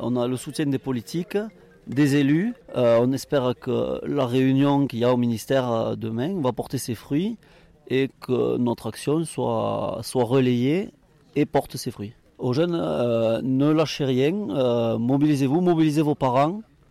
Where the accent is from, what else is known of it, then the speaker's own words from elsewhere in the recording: Barran, Occitanie, France; De Baran, une petite commune à 15 km d'ici.